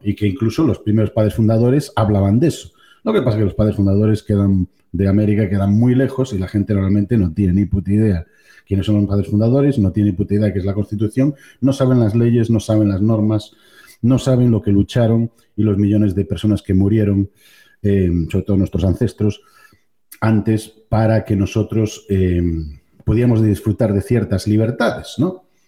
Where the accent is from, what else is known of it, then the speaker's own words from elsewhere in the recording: Spain; now in United States; después de vivir allí casi 28 años, o sea que soy, digamos, más americano que español